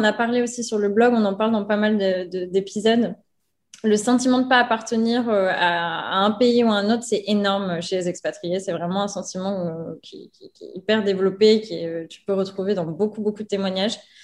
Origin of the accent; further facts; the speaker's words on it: France; quand j'étais à New York, pff, la reine du monde hein, en tant que Française, aucun problème.